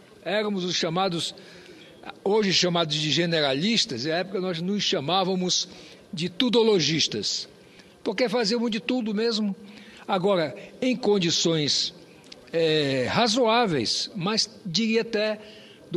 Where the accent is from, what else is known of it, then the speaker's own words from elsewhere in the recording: Roraima, Brazil; eu, que sou roraimense, portanto, filho lá do estado de Roraima, na época território, tinha o maior sonho de voltar para lá, como voltei.